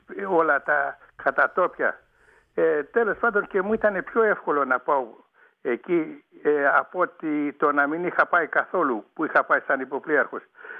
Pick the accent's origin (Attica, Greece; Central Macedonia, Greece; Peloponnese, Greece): Attica, Greece; Piraeus; Εγώ από τον Πειραιά, γέννημα Θρέμα από τον Πειραιά.